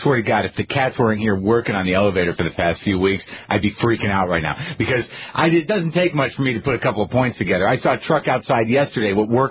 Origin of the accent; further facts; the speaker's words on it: Albuquerque, New Mexico, United States; I talked to a guy interviewing me from Albuquerque, my home state, this guy from the free paper, the cool hipster paper.